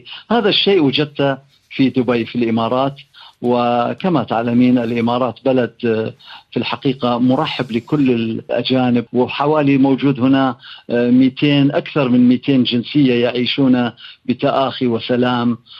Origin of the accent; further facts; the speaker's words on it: Jalawla, Diyala Governorate, Iraq; moved away as an adult; also born or lived in Baghdad; now in Paris, France; جلولاء اللي هي مدينتي الصغيرة اللي هي صاغت طفولتي، وبعدين اجيت الى بغداد صاغت مراهقتي وفترة الجامعة، وبعد ذلك اجيت الى باريس في 1977 وأمضيت فيها 27 عاما